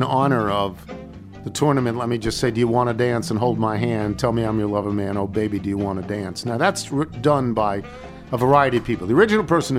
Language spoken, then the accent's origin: English; Ireland; I come from Ireland. We surf on proper waves, not this pathetic excuse for waves you have here.